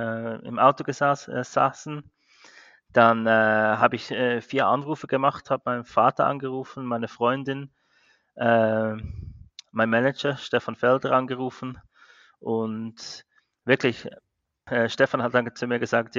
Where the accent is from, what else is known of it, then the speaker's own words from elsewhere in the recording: Cham, Zug, Switzerland; Also das ist bei mir, wo ich aufgewachsen bin, in Cham, Kanton Zug, an der Langacker Straße 5.